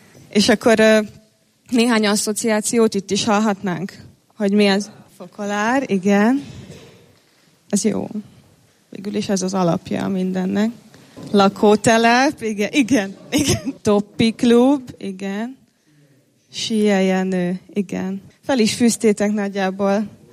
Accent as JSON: {"language": "Hungarian", "region": "Budapest", "country": "Hungary", "tie": "born or raised there", "said": "beleszülettem Kápmegyerbe, itt nőttem fel"}